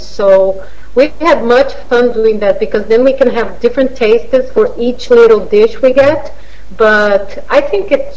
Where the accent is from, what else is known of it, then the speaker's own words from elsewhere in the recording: Brasília, Federal District, Brazil; I am from Brasilia, in the middle of Brazil.